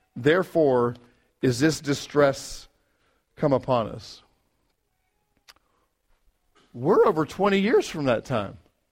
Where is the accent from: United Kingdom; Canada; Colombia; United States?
United Kingdom; England; I grew up in England.